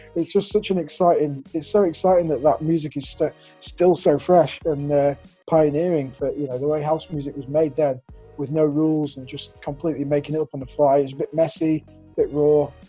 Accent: Huddersfield, Yorkshire and the Humber, United Kingdom; also born or lived in London / Los Angeles; now in Ibiza, Spain; I'm originally from Huddersfield. That's kind of what I consider my hometown, although I moved around a lot while I was younger. Then I went to London, LA. Now I'm based in Ibiza most of the time.

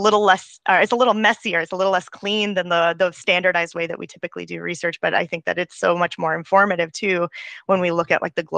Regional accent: the South, United States; one of the unique things about being like Middle Eastern and particularly growing up in the South and then like working as a professional in the South

